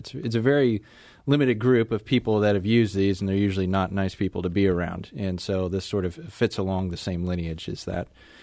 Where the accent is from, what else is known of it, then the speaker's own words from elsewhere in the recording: St. Louis, Missouri, United States; Well, I grew up in St. Louis, so this is a homecoming for me.